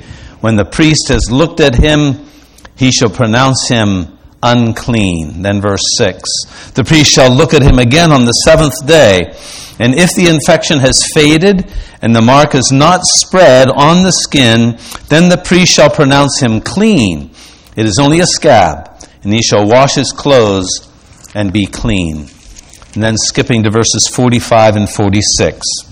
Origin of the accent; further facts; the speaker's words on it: Pittsburgh, Pennsylvania, United States; the Orthodox Presbyterian Church I grew up in Pittsburgh